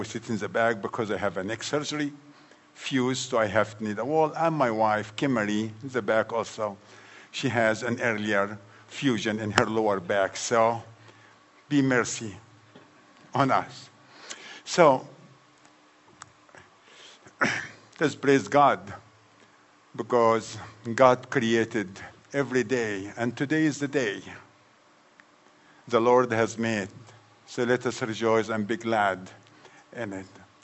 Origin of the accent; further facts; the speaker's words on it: Egypt; I grew up in Egypt, majority Muslim